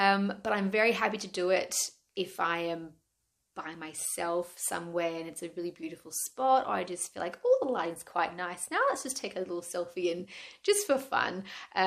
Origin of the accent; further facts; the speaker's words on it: Australia; I am Australian.